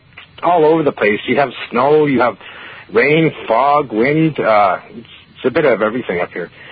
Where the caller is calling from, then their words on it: Faroe Islands; I'm phoning from the Faroe Islands.